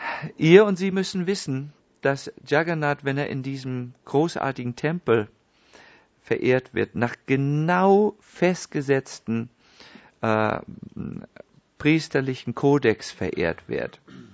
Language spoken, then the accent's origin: German; Northern Germany, Germany; Bei mir dauert das alles ein bisschen länger, ich bin aus Norddeutschland.